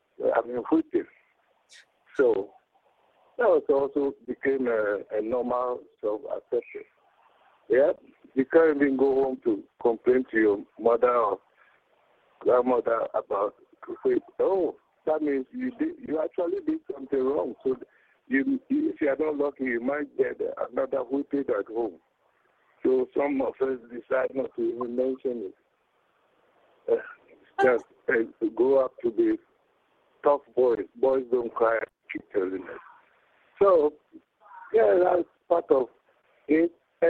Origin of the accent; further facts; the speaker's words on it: Ghana; Growing up in Ghana, first of all, most of our homes are compound.